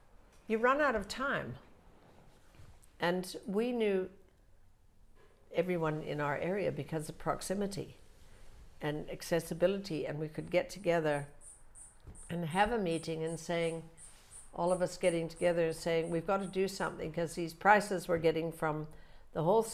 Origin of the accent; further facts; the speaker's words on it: Northern Canada, Canada; Well, I grew up in northern Canada, very cold, so we all did winter sports, big time.